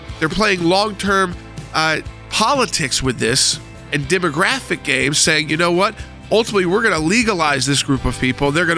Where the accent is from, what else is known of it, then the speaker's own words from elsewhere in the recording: United States; As an American, one, we're going to have to use our troops